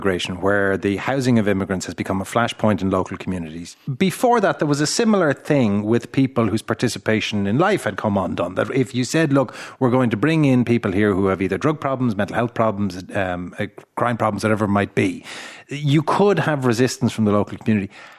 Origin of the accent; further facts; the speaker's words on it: Carlow, Leinster, Ireland; I'm here from Carlow.